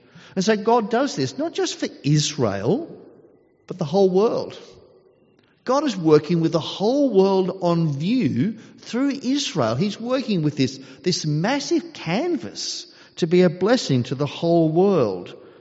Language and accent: English; Scotland, United Kingdom; I'm a pure Scot. for that, I was very glad. I have Italian friends, but I'm a Scot with some Irish thrown in as well.